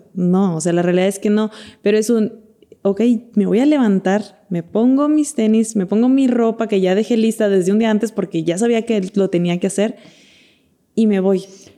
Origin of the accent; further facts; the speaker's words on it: Mexico; Omega 3 porque como mexicanos nuestro consumo de pescado que nos puede proporcionar estos ácidos grasos esenciales, no lo llegamos.